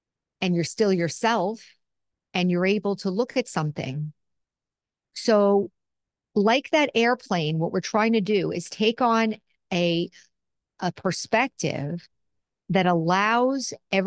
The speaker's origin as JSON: {"language": "English", "country": "United States", "said": "I'm still an American, I'm still female"}